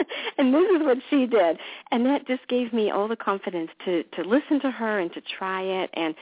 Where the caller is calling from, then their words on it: Allentown, Pennsylvania, United States; I'm calling you from Allentown, Pennsylvania, which many people might remember is the town that … made famous. It's really not that bad. It's really a nice place.